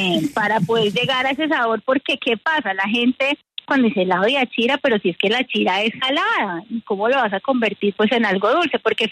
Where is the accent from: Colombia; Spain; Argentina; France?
Colombia; Ibagué, Tolima; mire, señor, yo soy de Ibagué, Tolima.